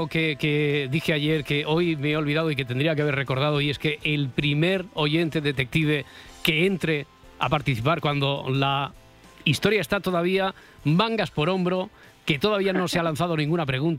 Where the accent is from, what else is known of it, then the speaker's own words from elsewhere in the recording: Bilbao, Basque Country, Spain; now in Alcoy, Spain; yo soy de Bilbao. Llamo de Alcoy, pero soy de Bilbao.